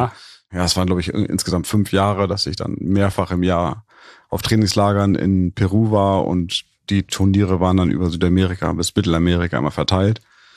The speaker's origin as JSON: {"language": "German", "region": "Hamburg", "country": "Germany", "tie": "born or raised there", "said": "ich habe in Hamburg ist eine Hockey-Hochburg, ich bin ja hier aufgewachsen"}